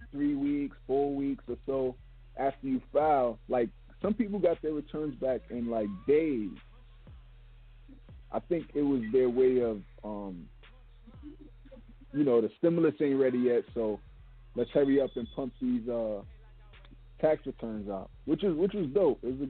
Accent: Brooklyn, New York, United States; You know, we're from Brooklyn. We know

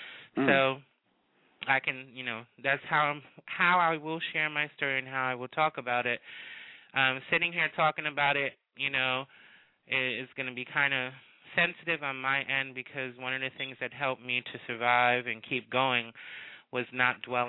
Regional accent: Paterson, New Jersey, United States; I grew up in Paterson, New Jersey. You know, I grew up not with a strong family. I'm half black, half Puerto Rican, and I was split among my Spanish side and my black side

